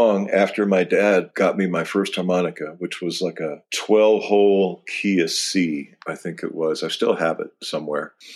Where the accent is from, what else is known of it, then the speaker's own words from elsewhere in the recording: Seattle, Washington, United States; moved away as an adult; also born or lived in Fairbanks; Yes, I grew up in Seattle. My dad was an oceanographer at the University of Washington. And then when I graduated from high school, I moved to Fairbanks, Alaska